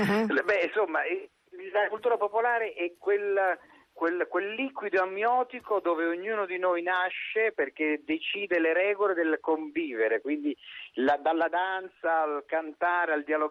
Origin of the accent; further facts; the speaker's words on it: Campania, Italy; Io sono napoletano